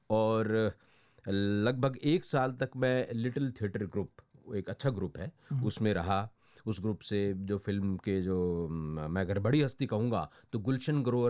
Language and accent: Hindi; Haryana, India; अब मैं हरियाणा से हूँ, मैं आपको बताऊंगा हरियाणा में लोकगीत